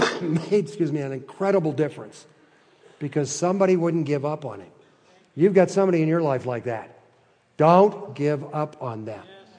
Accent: Detroit, Michigan, United States; When I grew up in Detroit, there was a kid in my neighborhood.

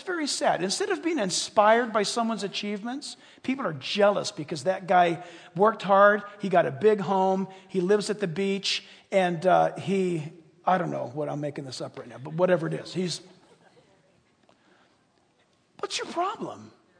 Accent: California, United States; I was born and raised in California. I remember things called smog alerts.

